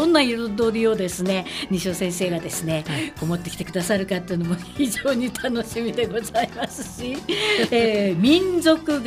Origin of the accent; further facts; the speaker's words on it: Nishinomiya, Hyogo, Japan; 西宮生まれ西宮育ちの割にはそんなん知らんのみたいに言われたりもするんですけど